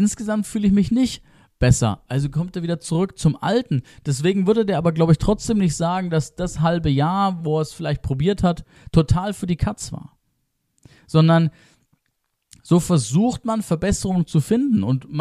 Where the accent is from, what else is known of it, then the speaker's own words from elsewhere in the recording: Bavaria, Germany; Ich habe in Würzburg studiert, weil es 20 Minuten von meinem damaligen Wohnort, von meiner Heimat dabei war